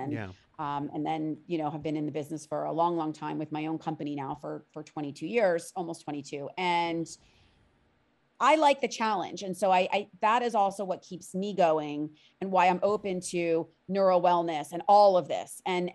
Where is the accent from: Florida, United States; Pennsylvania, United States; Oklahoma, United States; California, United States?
Florida, United States; Miami; I'm a born and raised native of South Florida, of Miami.